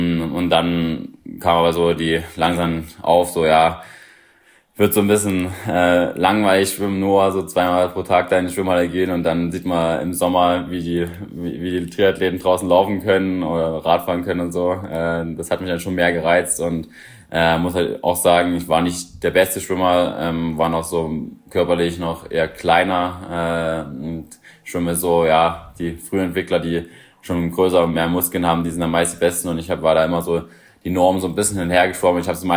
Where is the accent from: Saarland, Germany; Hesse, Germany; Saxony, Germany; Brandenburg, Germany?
Saxony, Germany; Leipzig; Also ich komme aus Leipzig, und da gibt es halt viel Laufwettkämpfe